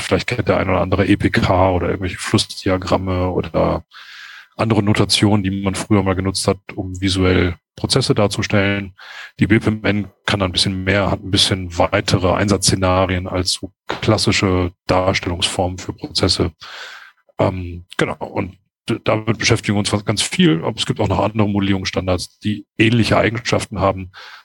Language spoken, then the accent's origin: German; North Rhine-Westphalia, Germany; bin ein Kind des Ruhrgebiets